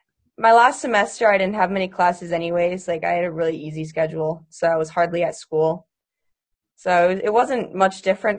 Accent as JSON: {"language": "English", "town": "Wilton", "country": "United States", "said": "In my district, there's a lot of different towns. So a lot of people did it by towns. So I'm from Wilton. So we called it the Wilton crew."}